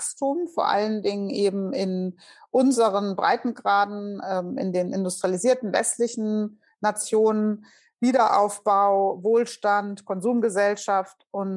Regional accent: Hesse, Germany; ich bin Hessin

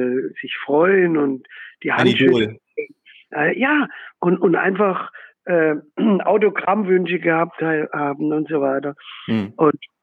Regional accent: Frankfurt, Hesse, Germany; ich bin aus Frankfurt, ich bin im Büro in Frankfurt

